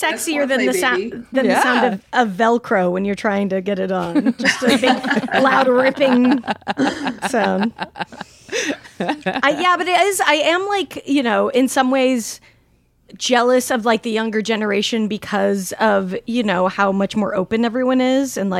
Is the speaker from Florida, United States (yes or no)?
no; Salt Lake City, Utah, United States; But no, it was just so interesting because I grew up in Salt Lake City.